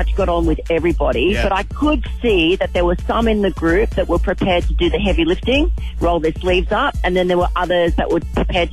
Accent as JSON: {"language": "English", "town": "Newcastle", "region": "New South Wales", "country": "Australia", "tie": "born or raised there", "said": "I was born and bred there. Born and bred. I was there. I was born in Waratah Baby Hospital."}